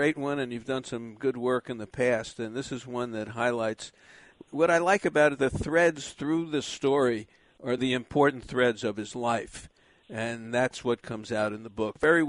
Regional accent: Brooklyn, New York, United States; Giant fans know that I grew up in Brooklyn, and Jackie was a big part of my childhood as well.

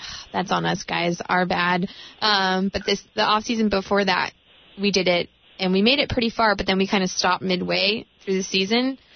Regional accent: Los Angeles, California, United States; No, you don't. I'm sorry. I'm from the Valley, Los Angeles.

